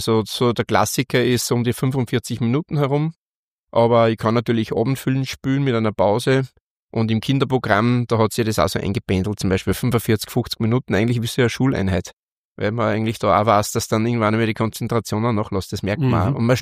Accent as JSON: {"language": "German", "town": "Linz", "region": "Upper Austria", "country": "Austria", "tie": "born there", "lives_now": "Weizenkirchen, Austria", "said": "ich bin eigentlich ein gebürtiger Linzer, wohne jetzt aber in Weizenkirchen, Vater von zwei erwachsenen Töchtern und schon Opa sogar mit meinen 54 Jahren."}